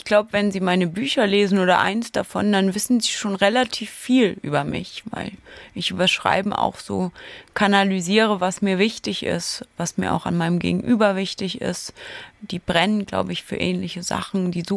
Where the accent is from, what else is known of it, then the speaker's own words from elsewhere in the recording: Mainz, Rhineland-Palatinate, Germany; Also wenn Leute sagen, ich bin Mainzerin, dann denke ich, ja, bin Mainzerin.